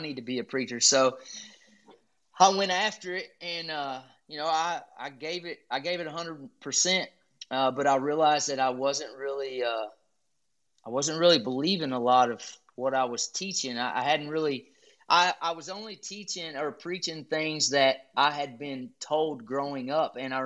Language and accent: English; Caneyville, Kentucky, United States; I grew up in Caneyville, Kentucky, a real small town, just about, well, we're a spoke in the wheel, man. We're about 45 minutes from Bowling Green, Elizabethtown, or Owensboro.